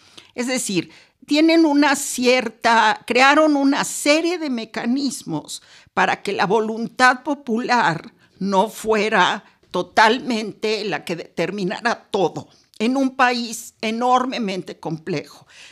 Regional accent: Mexico; invitada como académica mexicana a la embajada

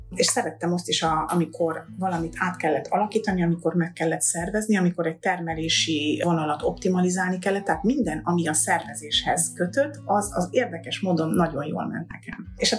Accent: Sighetu Marmației, Maramureș, Romania; én erdélyi vagyok, de nem tömb magyarság vidékről származom, hanem szolvány magyarság vidékről, Máramaros, ez Észak-Erdély. Tulajdonképpen határváros vagyunk, Ukrajnával határos város, Máramaros-sziget.

